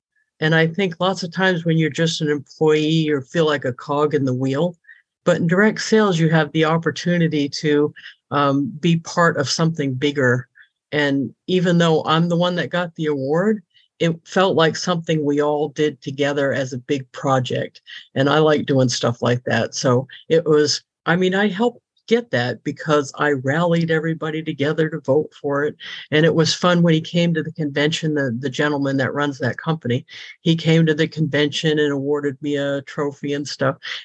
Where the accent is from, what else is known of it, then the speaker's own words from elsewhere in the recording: New England, United States; I'm from New England, so we say wicked instead of very, by the way.